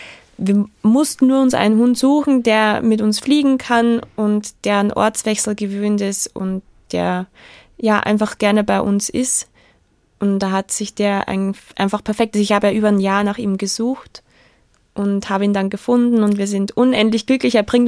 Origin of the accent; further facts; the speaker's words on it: Austria; Es ist als Europäer, als Österreicherin